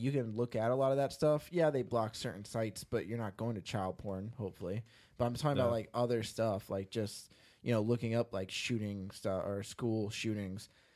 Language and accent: English; Bel Air, California, United States; That's why I learned when I grew up in Bel Air.